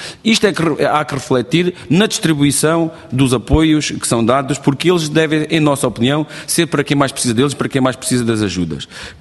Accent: Alentejo, Portugal; Eu sou do Alentejo, isto vê-se logo na minha voz, nem sequer se nota, nem se ouve, vê-se logo que sou alentejano.

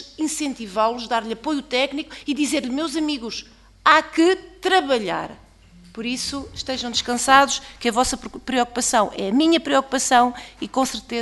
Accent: Bragança, Portugal; é do meu distrito, eu sou do distrito de Bragança

